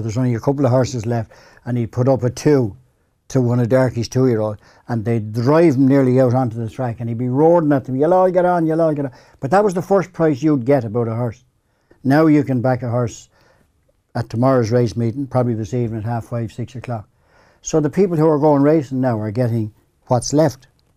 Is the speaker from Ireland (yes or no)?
yes; Ballybon, Leinster, Ireland; born there; also born or lived in Kildare; I was born out in North County Dublin, Ballybon.